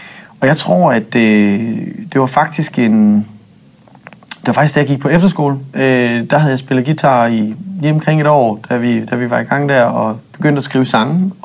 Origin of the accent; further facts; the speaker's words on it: Nørresundby, North Denmark Region, Denmark; Jeg er fra Nørresundby.